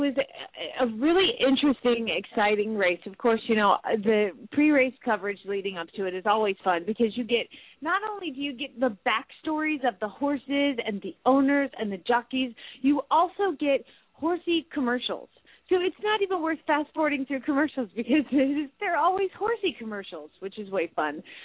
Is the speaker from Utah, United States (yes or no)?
no; Phoenix, Arizona, United States; from Phoenix, Arizona.